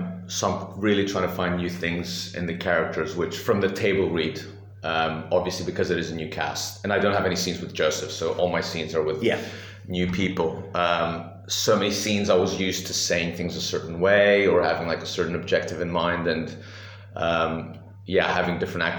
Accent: Greece; And then I was born and raised in Greece.

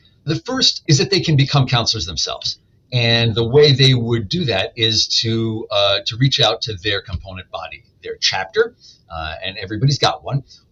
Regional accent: Illinois, United States; I'm from Illinois, and we elect counselors every April, and we take that very seriously.

